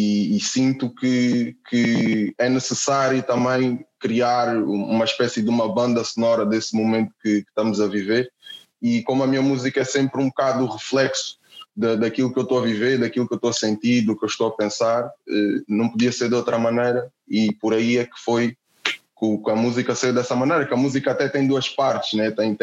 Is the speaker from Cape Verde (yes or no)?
no; Portugal; sou um afrodescendente, cresci aqui na Europa, aqui em Portugal